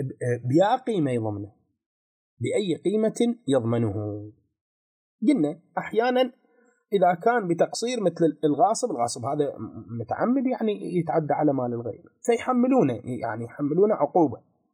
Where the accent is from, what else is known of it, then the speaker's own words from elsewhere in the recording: Iraq; بمحرم وصفر احنا عندنا بالعراق هاي الاشياء، المواد الغذائية زين واللحوم تغلى